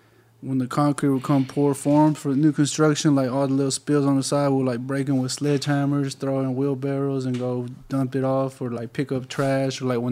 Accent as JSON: {"language": "English", "town": "Freeport", "region": "Texas", "country": "United States", "said": "Nah, I'm from Freeport, Texas."}